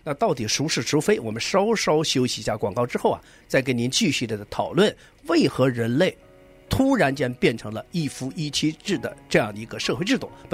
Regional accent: China; 欧洲和我们中国人真的是不一样

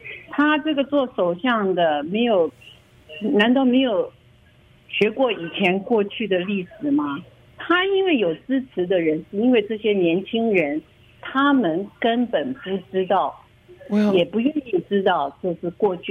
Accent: Japan; 我是在日本长大的中国人。

